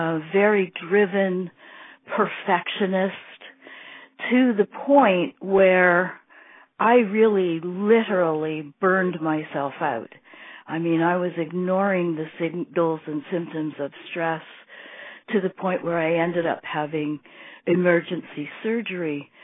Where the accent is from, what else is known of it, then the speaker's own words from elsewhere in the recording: Canada; I'm Canadian. I live in Ontario, just west of Toronto.